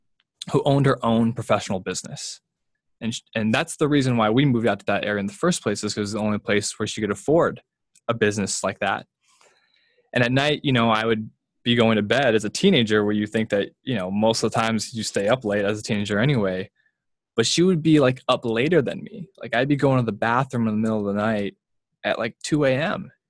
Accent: California, United States; when I tell people I grew up in Southern California

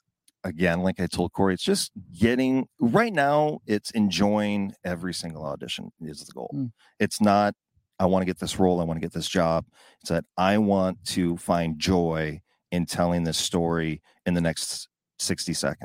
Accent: Glenwood, Minnesota, United States; Glenwood near Alexandria, a small little town.

